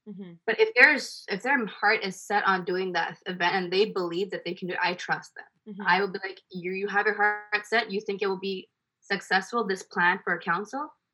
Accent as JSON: {"language": "English", "country": "India", "said": "I'm Indian and I wanted to have more stuff."}